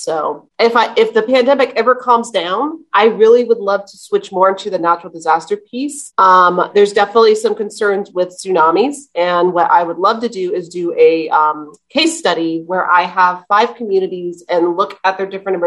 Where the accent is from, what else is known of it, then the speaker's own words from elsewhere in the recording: New Mexico, United States; now in Alaska, United States; I am new to Alaska. I moved here from New Mexico where I grew up.